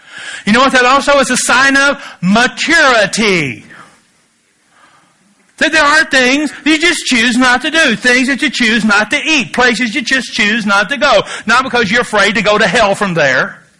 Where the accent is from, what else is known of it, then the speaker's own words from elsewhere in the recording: Kentucky, United States; I started smoking when I was 11 years old. Now, I'm from Kentucky. I know that sounds terrible at this moment, but, you got to put it in context.